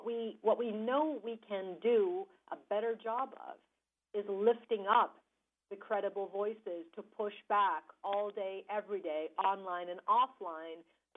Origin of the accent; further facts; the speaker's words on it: United States; I'm coming to this as an American who had the honor of serving my country for more than a decade on these issues